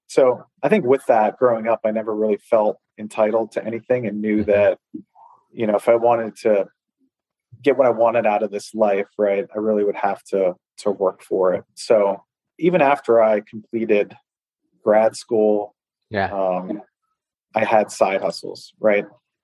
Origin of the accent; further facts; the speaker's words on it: Pittsburgh, Pennsylvania, United States; I grew up in Pittsburgh, which is very much a blue collar town. And my family on both my mom and my dad's side were, you know, both very blue collar growing up.